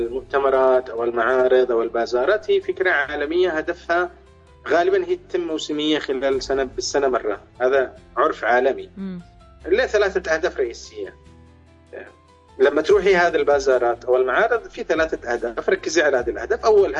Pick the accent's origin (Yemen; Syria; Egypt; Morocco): Yemen; إحنا ميزتنا أننا غيورين اليمنيين